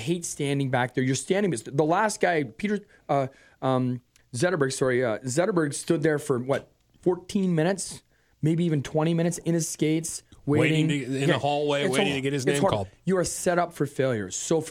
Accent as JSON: {"language": "English", "town": "Toronto", "region": "Ontario", "country": "Canada", "tie": "born or raised there", "said": "I'm born and raised in Toronto, but I love the Wings."}